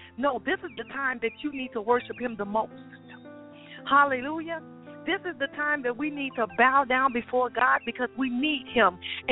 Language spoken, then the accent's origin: English; Chicago, Illinois, United States; I am from Chicago. So everything that happens in Chicago, it affects me because I was born and I was raised there.